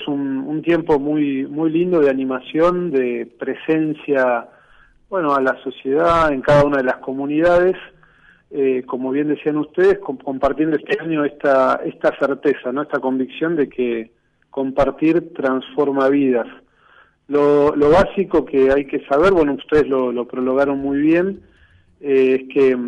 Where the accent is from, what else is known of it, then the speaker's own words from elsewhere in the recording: Argentina; nuestro pueblo, el pueblo que somos, el pueblo argentino.